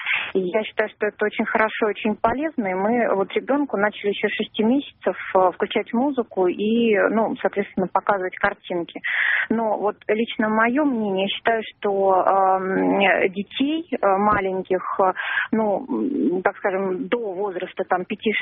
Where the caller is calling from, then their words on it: Moscow, Russia; Здравствуйте … я звоню из Москвы.